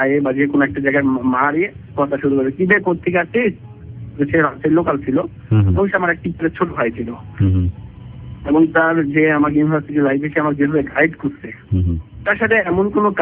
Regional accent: Rajshahi, Rajshahi Division, Bangladesh; এদিকে পদ্মাপাড় গেলছি, ওখানে তো সারা জীবন থেকেছি

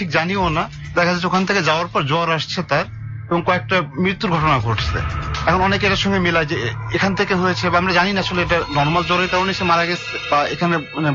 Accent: Khulna, Khulna Division, Bangladesh; আমার গ্রামের বাড়ি খুলনাতে

